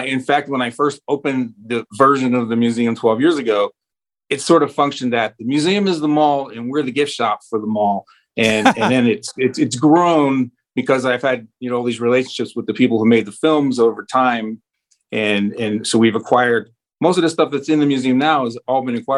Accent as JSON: {"language": "English", "town": "Pittsburgh", "region": "Pennsylvania", "country": "United States", "tie": "born or raised there", "said": "that one movie, Night of the Living Dead, in 1968, filmed in my hometown. And I've always wanted to give the credit to Pittsburgh and that town"}